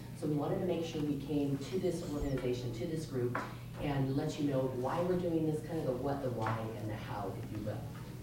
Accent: Nevada, United States; I was a former student athlete, born and raised in Nevada.

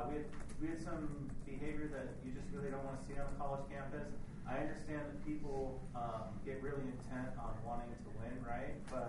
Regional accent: Canada; I'm Canadian, so it was hockey.

